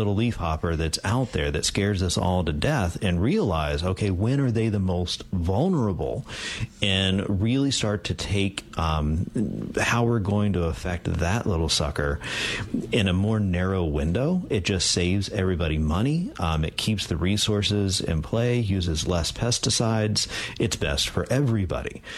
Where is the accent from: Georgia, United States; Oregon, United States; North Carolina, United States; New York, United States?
North Carolina, United States; So I came here from North Carolina Carolina. And one of the best things that I like to do is take good old fashioned North Carolina pulled pork